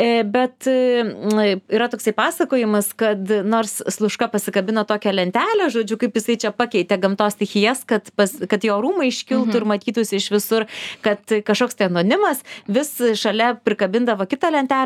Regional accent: Vilnius, Vilnius County, Lithuania; ir aš pati esu iš Antakalnį

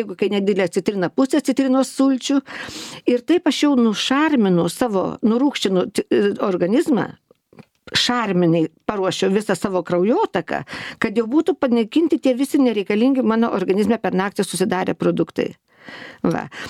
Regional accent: Telšiai, Telšiai County, Lithuania; aš esu iš Telšių, Žemaitė

